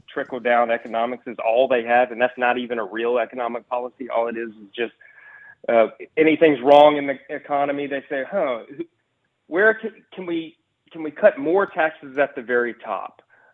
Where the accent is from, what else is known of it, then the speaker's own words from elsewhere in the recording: Lake Charles, Louisiana, United States; Sure was. Born and raised in Lake Charles in Sulphur. I'm in Lake Charles right now.